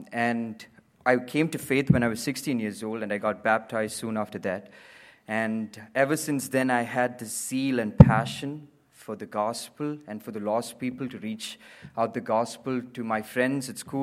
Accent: Abu Dhabi, United Arab Emirates; I was born and raised in Abu Dhabi. It's a state, capital state in United Arab Emirates. I grew up in a Christian family

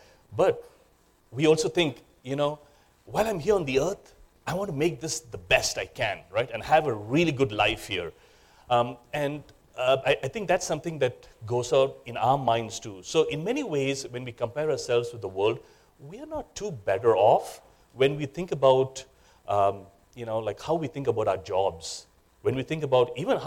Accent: Nigeria; also born or lived in India; now in United States; I was born and brought up in Nigeria. I lived in India, and I moved to the US.

